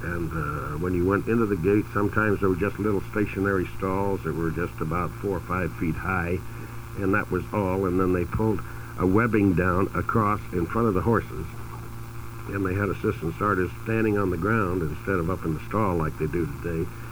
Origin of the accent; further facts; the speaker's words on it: Seattle, Washington, United States; Long Acres in Seattle, my hometown